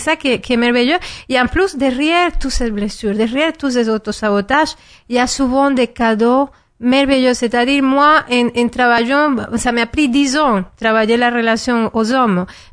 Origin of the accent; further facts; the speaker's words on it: Venezuela; je viens de loin et dans mon pays aussi, je viens du Venezuela.